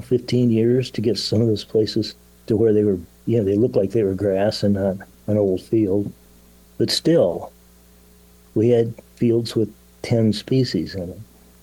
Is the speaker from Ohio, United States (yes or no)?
yes; Ohio, United States; I grew up in Ohio, and there aren't any meadowlarks there anymore.